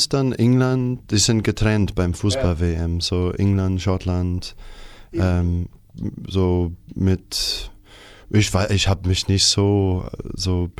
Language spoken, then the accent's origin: German; New Zealand; also ich komme aus Neuseeland und Neuseeland war auch ein Teil von dieser Great Britain.